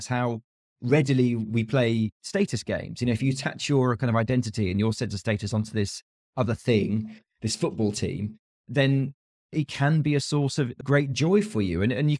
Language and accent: English; United Kingdom; I'm not patriotic. I'm not proud of being a Brit. I don't care about any of that stuff.